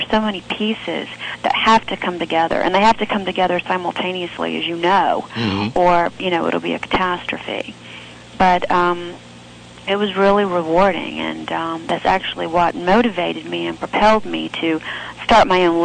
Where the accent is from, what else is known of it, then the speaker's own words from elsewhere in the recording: Atlanta, Georgia, United States; You know, I grew up in Atlanta, Georgia, and music was very important in our household.